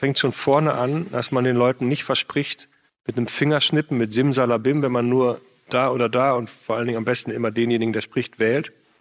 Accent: North Rhine-Westphalia, Germany; Ich bin im Münsterland geboren, aufgewachsen

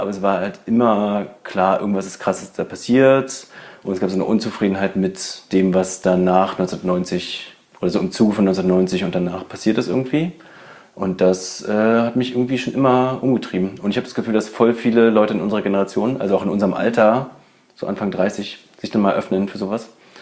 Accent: Berlin, Germany; born there; ich bin auch in Berlin geboren.

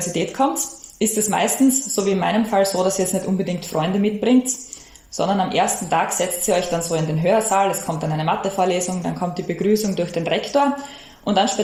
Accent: Styria, Austria; ich komme aus der Südoststeiermark.

